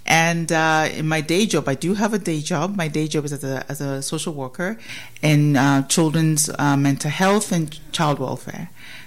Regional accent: Nigeria; now in Canada; I'm from Nigeria, but I currently live in Canada.

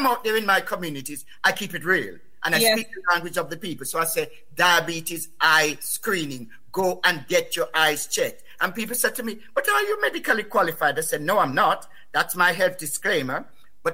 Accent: Jamaica; moved away; When I was growing up in Jamaica

